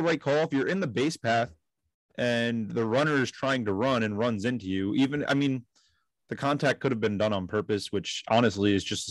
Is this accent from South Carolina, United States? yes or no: no; New Jersey, United States; I'm sorry. I'm from Jersey. Don't make fun of how I say Worcester.